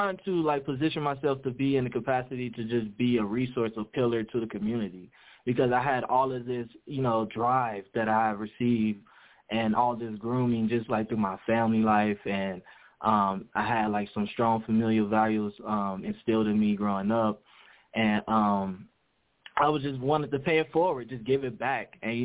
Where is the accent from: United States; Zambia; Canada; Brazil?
United States; Cincinnati, Ohio; Let's say, well, I'm from Cincinnati, born and raised, and how I made my way to Cuyahoga County, I got accepted into Kent State University.